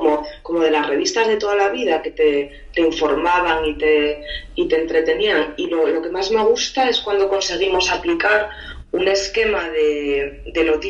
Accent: Asturias, Spain; now in Madrid, Spain; Pues mira, yo soy asturiana en Madrid, de la cosecha del 83

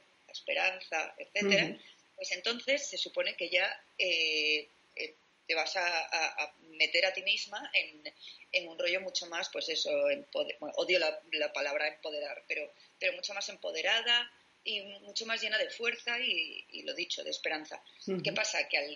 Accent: Madrid, Community of Madrid, Spain; en mi caso yo soy de Madrid

